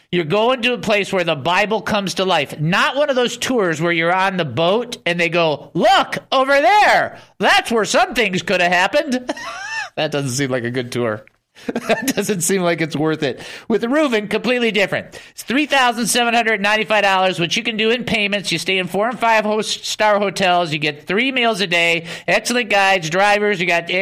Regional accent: Detroit, Michigan, United States; born there; If you think it's just simply because I was born in Detroit, you're incorrect.

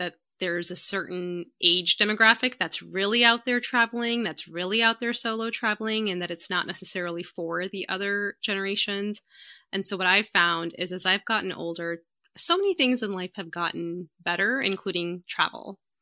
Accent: Chicago, Illinois, United States; born there; I am a Pakistani woman. I was born in Chicago, but raised, you know, in a Pakistani household.

